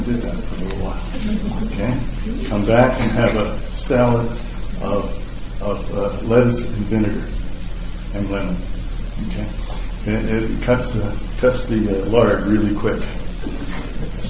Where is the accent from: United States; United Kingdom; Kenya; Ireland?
United Kingdom; Scotland; Now, being Scottish, I don't like to part with the money that much, you know.